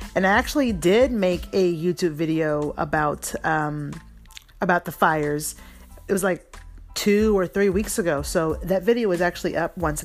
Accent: United Kingdom; accent: British; And there's my British accent.

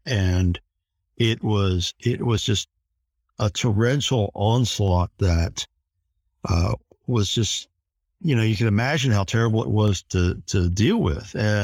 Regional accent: North Carolina, United States; of course, I grew up in North Carolina and remembered hearing different mermaid stories along the Outer Banks

